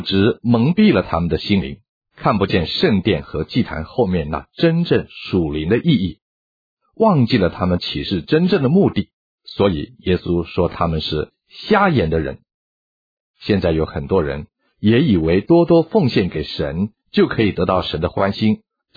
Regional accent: China; 这就有点像我们中国人说的行尸走肉

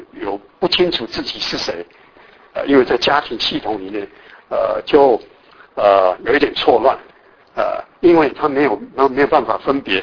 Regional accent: Taiwan; 那我们现在甚至于我那人跟我们从台湾来

